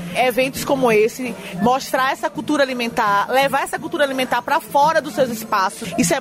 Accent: Northeast Region, Brazil; porque eu sou nordestina, caatinguenta, como diz meu amigo.

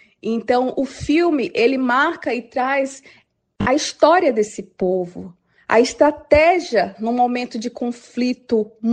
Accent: Acre, Brazil; em especial os ouvintes do Acre, minha terra, meu lar e palco de toda a história que permeia a minha vida e a minha caminhada.

